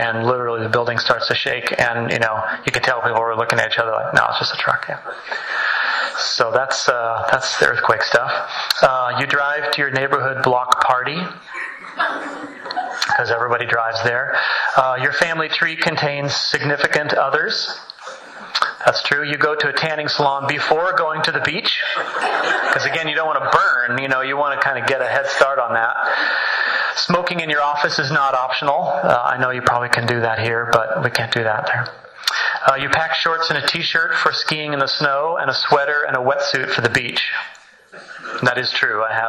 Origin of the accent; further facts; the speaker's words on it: California, United States; I am from California.